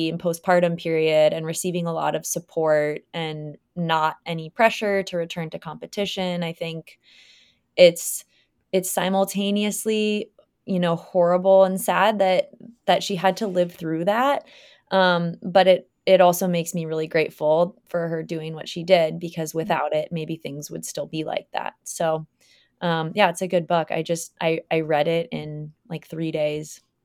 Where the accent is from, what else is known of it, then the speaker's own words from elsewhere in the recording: Minnesota, United States; I feel a kinship with Kara too, because I'm from Minnesota.